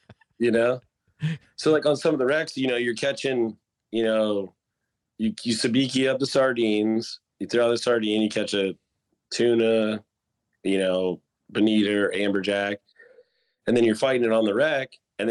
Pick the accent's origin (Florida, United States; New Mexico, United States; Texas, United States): Florida, United States; St. Petersburg; I worked in St. Pete, Florida. So I grew up in St. Petersburg